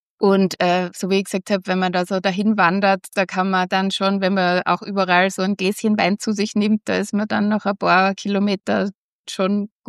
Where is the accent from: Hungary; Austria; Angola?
Austria; Styria; Jetzt ist halt alles die Südsteiermark und es ist halt meine Heimat, ja.